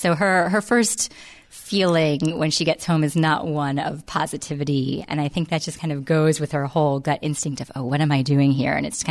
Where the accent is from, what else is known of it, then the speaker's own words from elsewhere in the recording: New Jersey, United States; now in North Carolina, United States; I grew up in New Jersey and I moved to North Carolina over a decade ago, and it's a drive that I do often because I have a lot of family up in New Jersey still.